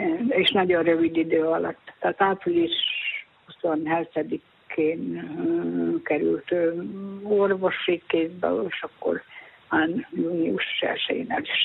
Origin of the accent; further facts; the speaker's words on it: Paszab, Szabolcs-Szatmár-Bereg, Hungary; born there; now in Ibrány, Hungary; én Paszabon születtem, ahol a híres világhírű paszabi szőtteseket szövik.